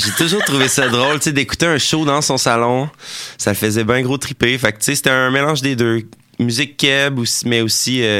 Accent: L'Ancienne-Lorette, Quebec, Canada; also born or lived in Beauport; Moi, je suis né à Beauport, mais j'ai grandi à l'ancienne Lorette. Fait que techniquement, je viens pas de Québec.

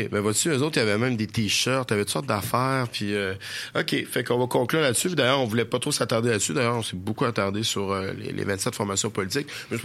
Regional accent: Chauveau, Quebec, Canada; Aller faire un petit tour d'où est-ce que je suis né, dans Chauveau, où je n'irai jamais revivre. En tout respect pour les gens qui restent dans Chauveau, j'ai quand même passé 18 ans de ma vie là

